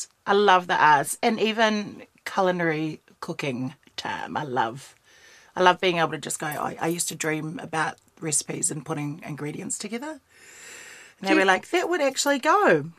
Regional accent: Christchurch, Canterbury, New Zealand; Honestly, I didn't even think any different.

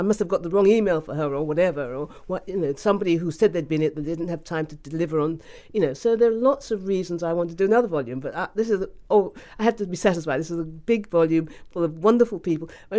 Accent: Ghana; born there; I was born in Ghana, but actually I have family in Dominica, Barbados, Trinidad, you know, all over the place.

